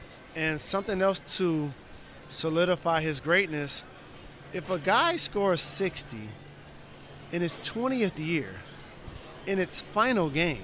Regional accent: Detroit, Michigan, United States; I found it in my hometown of Detroit.

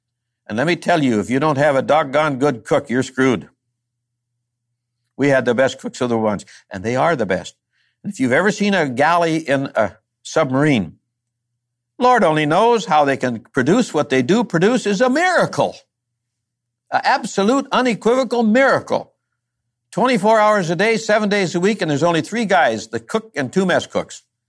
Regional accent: United States; We didn't ask for anything. We're American citizens.

